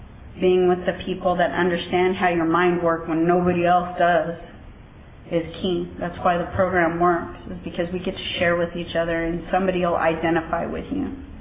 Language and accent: English; Visalia, California, United States; also born or lived in Virginia / South Carolina; I'm an alcoholic, and I was born in Visalia. We moved to Virginia and South Carolina, and then I moved back to Visalia in fifth grade. So I grew up here, went away to college in the Bay Area